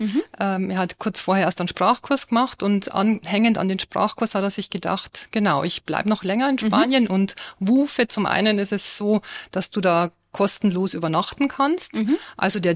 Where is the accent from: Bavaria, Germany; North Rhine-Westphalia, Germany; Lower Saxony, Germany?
Bavaria, Germany; in Bayern oder da, wo ich herkomme, aus der Oberpfalz